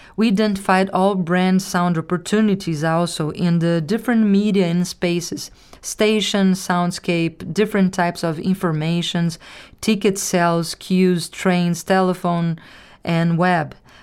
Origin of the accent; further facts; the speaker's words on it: Rio de Janeiro, Brazil; also born or lived in Europe; from Rio de Janeiro. I graduated in classical singing and lived 10 years in Europe playing with the band